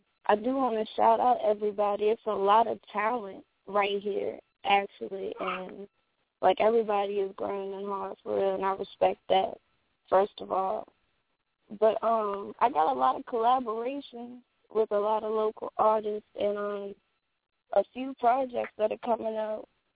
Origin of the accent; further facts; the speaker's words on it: Appomattox, Virginia, United States; Well, I grew up in Appomattox, Virginia, and I've been writing music since I was about 7 or 8